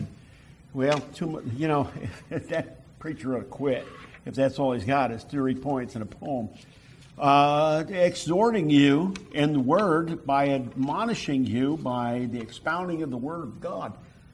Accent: New York, United States; I was brought up in Catholicism, upstate New York

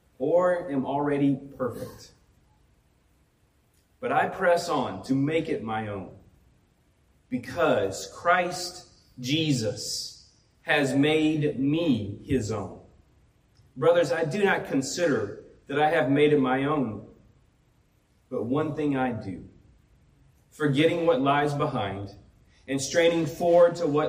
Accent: Alabama, United States; I know it's my home state. I just mentioned it was wonderful being back there.

